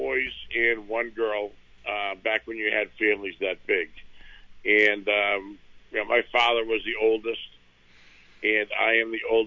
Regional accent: Peabody, United States; So growing up in Peabody and being a part of the culture of not I mean, not just the football, the athletics as a whole.

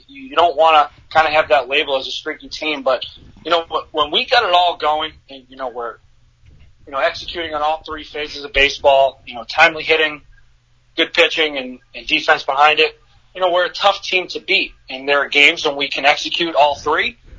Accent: Stoneham, Massachusetts, United States; for myself growing up in Stoneham, you know, I played at this field so many times

